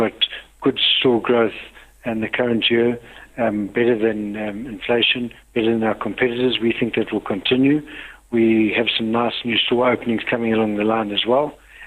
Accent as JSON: {"language": "English", "town": "Durban", "region": "KwaZulu-Natal", "country": "South Africa", "said": "I come from Durban"}